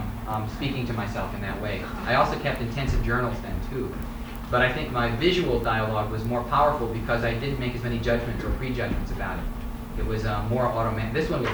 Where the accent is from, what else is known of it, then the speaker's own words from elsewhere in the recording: Chicago, Illinois, United States; And since I came from Chicago and my work is similar in some ways, I'm often compared to them.